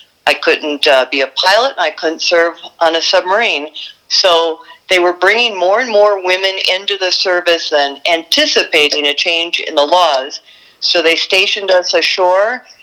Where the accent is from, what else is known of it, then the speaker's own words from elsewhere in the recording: Chicago, Illinois, United States; But I grew up in Chicago, and I studied marketing, and I got a job in advertising